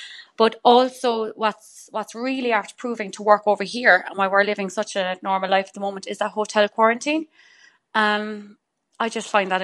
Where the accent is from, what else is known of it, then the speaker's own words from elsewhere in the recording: Coachford, Munster, Ireland; now in Perth, Australia; Coachford, County Cork.